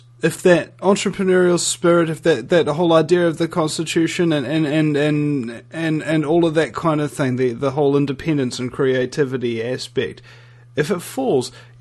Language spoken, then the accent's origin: English; New Zealand; I'm from New Zealand